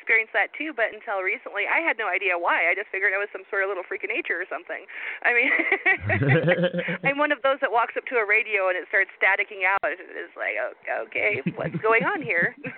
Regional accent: Oregon, United States; because I'm an Oregonian. I'm from Northeast Oregon

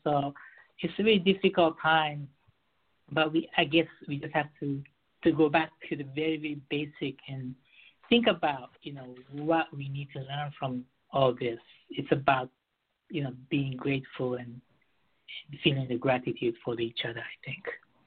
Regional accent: Beirut, Beirut Governorate, Lebanon; English is a second language; moved away; also born or lived in Japan / United States; I was raised in Beirut, and I lived in Japan. I lived in the U.S. for 10 years.

